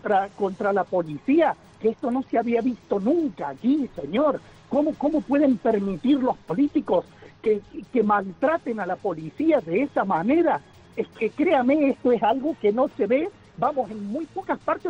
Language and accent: Spanish; Argentina; now in Spain; Hace 32 años que vine a este magnífico país. Yo soy de Argentina, me escapé de mi país